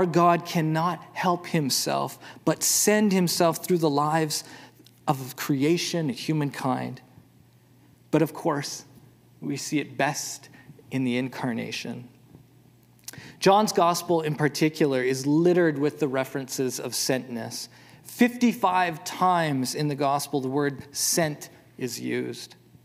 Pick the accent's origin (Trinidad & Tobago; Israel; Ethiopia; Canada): Canada; Manitoba; I grew up in Manitoba, and in our family home, we had a huge garden in our backyard.